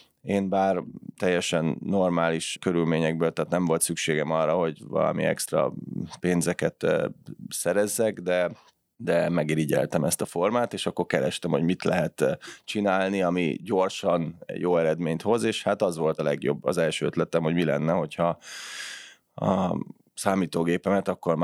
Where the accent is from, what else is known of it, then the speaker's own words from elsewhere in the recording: Budapest, Hungary; 1979-ben születtem Budapesten, a külvárosban 16 és 15. kerületben laktunk, és vagyis itt laktak a szüleim